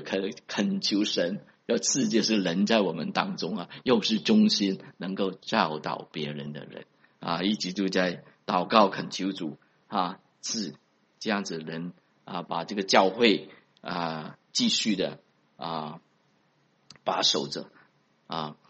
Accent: South China, China; 所以我们中国人就知道了，吃饭的时候你也不要浪费米饭，是吧？那我们南方人的北方的话

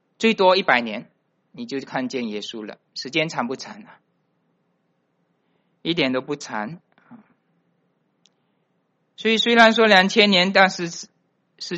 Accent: Malaysia; 我从马来西亚来的，我们住在马来西亚，我们都很自傲说我们这里没有天灾人祸

